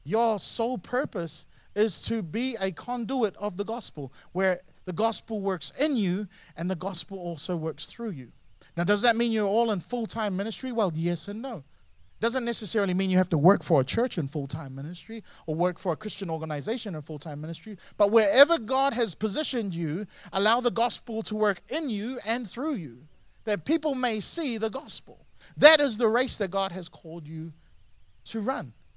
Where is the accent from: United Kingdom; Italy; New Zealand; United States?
New Zealand; Now, growing up in New Zealand, I used to always get jealous of the Australian Olympic team.